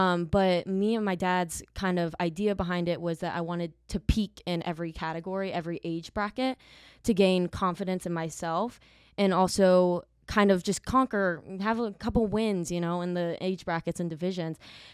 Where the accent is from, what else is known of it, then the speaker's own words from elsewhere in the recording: Fairhope, Alabama, United States; I am from Fairhope, Alabama. It is 45 minutes from Mobile, right across the bay.